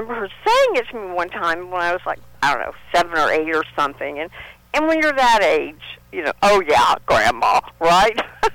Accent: Waco, Texas, United States; born there; now in San Antonio, United States; You know, I'm a Texas gal. I was born in Waco, Texas, and my family on my father's side and my mother's side are all from Texas.

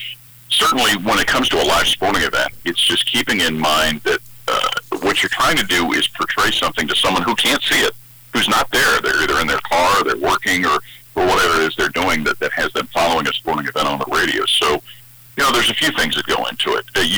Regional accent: Cincinnati, Ohio, United States; Well, I grew up in Cincinnati, Ohio. And, you know, my father was from Cincinnati. My mother was from the Columbus area.

